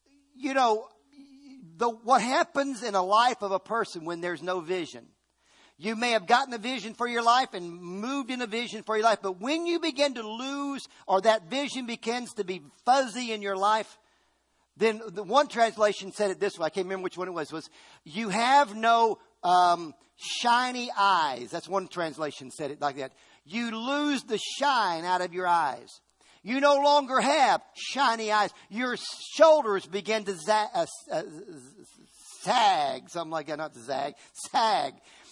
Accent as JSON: {"language": "English", "region": "Virginia", "country": "United States", "tie": "born or raised there", "said": "I grew up in Virginia on a farm. And when I was little, we had a mule."}